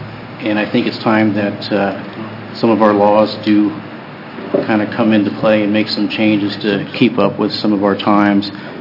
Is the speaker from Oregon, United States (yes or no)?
yes; Bend, Oregon, United States; I'm also from Bend, Oregon. I work in Portland for the city of Portland as a plans examiner.